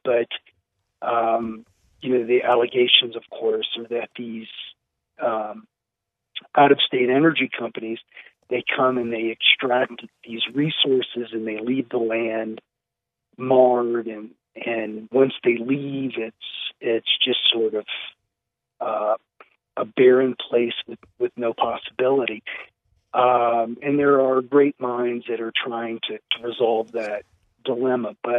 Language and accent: English; West Virginia, United States; Well, I'm from West Virginia, and West Virginia is coal dependent, and the future of coal, of course, is pretty dim.